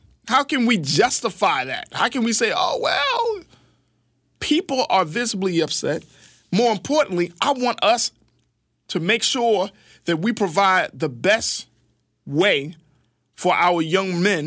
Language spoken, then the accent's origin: English; Baltimore, Maryland, United States; Because if you grew up like I grew up in Baltimore City, that was not our options.